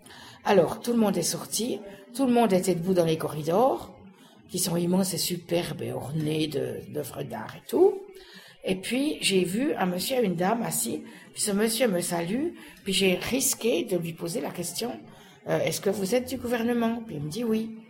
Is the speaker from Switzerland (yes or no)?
yes; Switzerland; Voilà, alors je viens de Suisse